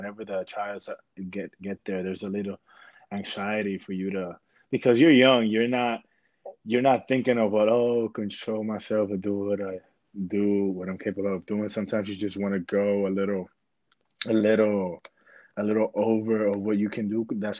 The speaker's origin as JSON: {"language": "English", "region": "New Jersey", "country": "United States", "tie": "born or raised there", "said": "because I was born in New Jersey and lived a little bit around there."}